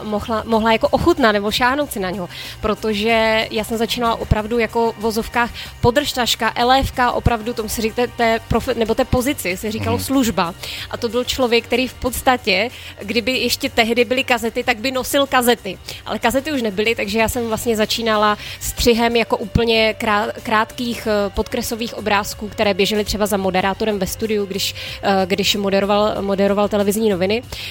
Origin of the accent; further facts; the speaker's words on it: Ostrava, Moravian-Silesian Region, Czechia; moved away as an adult; now in Prague, Czechia; Já jsem vlastně původem jsem z Ostravy, narodila jsem se v Hrabůvce a vlastně po dobu studií jsem se rozhodla, že teda se odstěhuji z Ostravy.